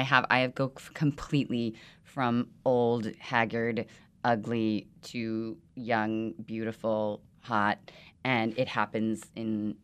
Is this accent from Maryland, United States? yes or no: yes; Bowie, Maryland, United States; I grew up in Bowie, Maryland. Bowie.